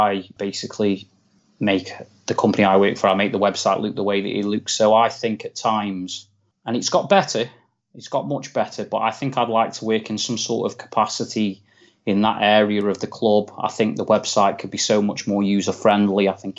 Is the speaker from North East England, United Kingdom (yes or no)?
no; Stoke-on-Trent, West Midlands, United Kingdom; I was born in Stoke-on-Trent, lived in Stoke-on-Trent.